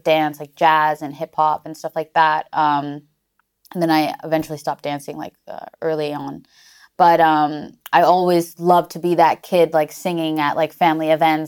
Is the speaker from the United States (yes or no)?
no; Mexico; You know, I grew up in Mexico, so I had that influence.